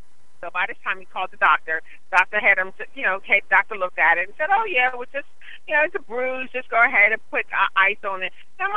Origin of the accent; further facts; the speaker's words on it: Pennsylvania, United States; We're from Central Pennsylvania, and one of the best hospitals in our area is Milton Hershey Medical Center.